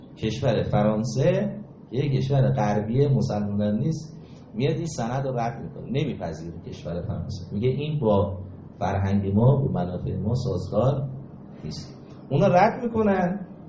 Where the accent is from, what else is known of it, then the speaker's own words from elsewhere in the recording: Iran; و استاد اومد بعد فهمید من ایرانیم